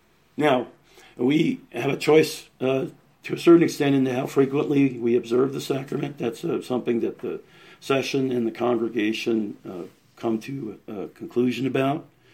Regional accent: Scotland, United Kingdom; I'm Scottish, so I can say that.

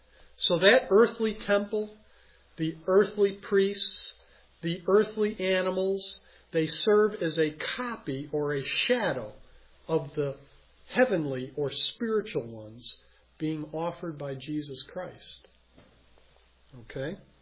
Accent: Chicago, Illinois, United States; And I grew up in Chicago, you know, and they had the slaughterhouses

